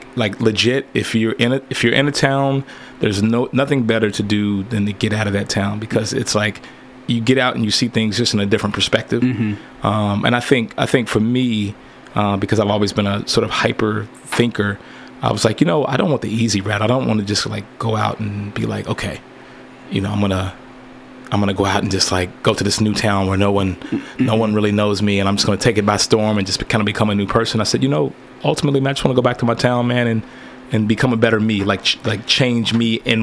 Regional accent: Lexington, Kentucky, United States; Right here in Lexington, brother. This is my home. This is my hometown.

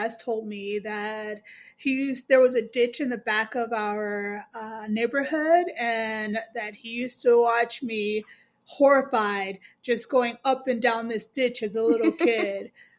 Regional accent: Montgomery, Alabama, United States; now in Denver, United States; I live in Denver, Colorado, and I'm from Montgomery, Alabama.

